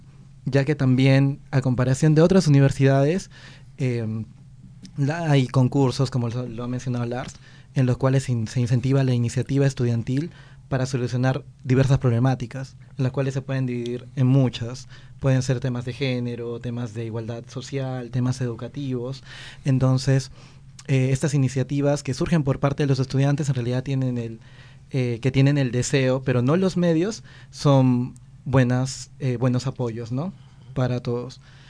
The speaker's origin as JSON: {"language": "Spanish", "region": "Arequipa", "country": "Peru", "tie": "born or raised there", "said": "porque yo crecí en Arequipa"}